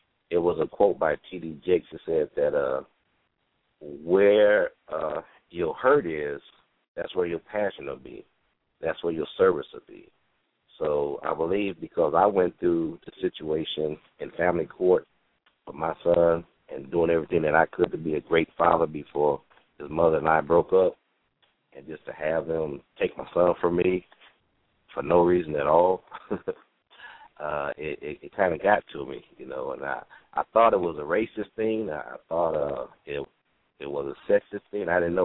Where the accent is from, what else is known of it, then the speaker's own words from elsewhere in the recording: Peoria, Illinois, United States; I'm from Peoria, Illinois